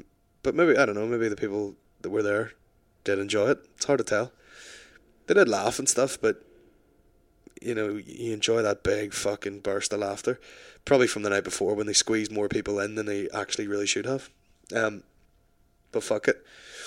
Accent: Northern Ireland, United Kingdom; But see when I'm over here in the big smoke here, I'm sexy Northern Irish … with my sexy accent.

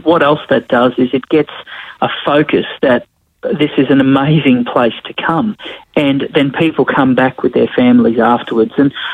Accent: Ingham, Queensland, Australia; When I was growing up in Ingham, this was the place that we'd come to for our events and our big weekends.

